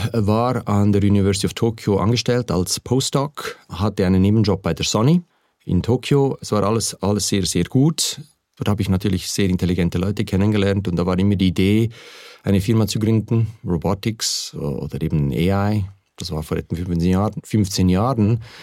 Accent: Aargau, Switzerland; eigentlich bin ich im Kanton Aarg aufgewachsen, aber ging im Kanton Luzern in die Schule

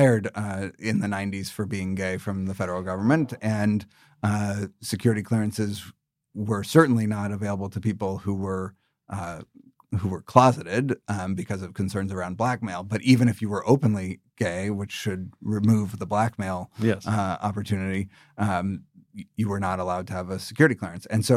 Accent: United States; as an American representing our country overseas, you feel both the tragedy of the loss of your fellow Americans

